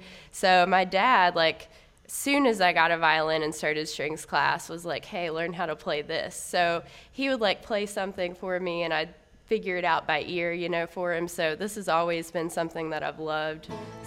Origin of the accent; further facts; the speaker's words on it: West Virginia, United States; I grew up in West Virginia, actually, right outside of Charleston, West Virginia.